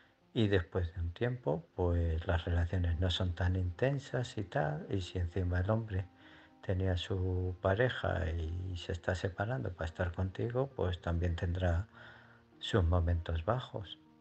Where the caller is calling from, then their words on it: Illescas, Castilla-La Mancha, Spain; de Illescas